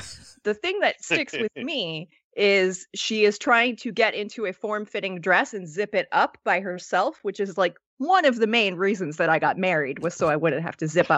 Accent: Canada; I'm French Canadian. I'm neither of those things.

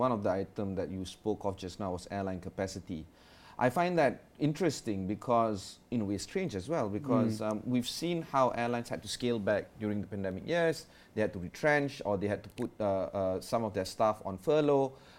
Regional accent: Malaysia; when I tell the people there that I'm from Malaysia

